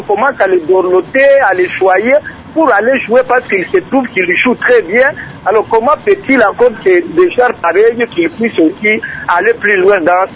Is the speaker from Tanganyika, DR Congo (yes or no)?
yes; Kalemie, Tanganyika, DR Congo; on trouve ici chez nous au Congo, vous sentez même ici chez nous à Calémie